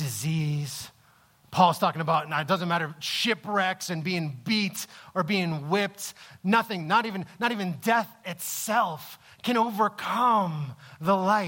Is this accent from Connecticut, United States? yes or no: yes; Connecticut, United States; So like I said, I'm from Connecticut, born and raised, the other side of the country. It's like 42 hours drive from here.